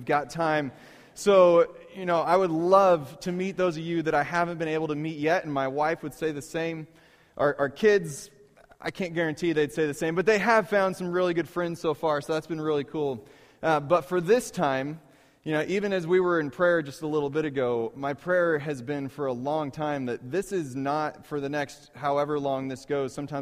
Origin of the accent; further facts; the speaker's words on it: Wyoming, United States; We're from Wyoming. Is that in Michigan?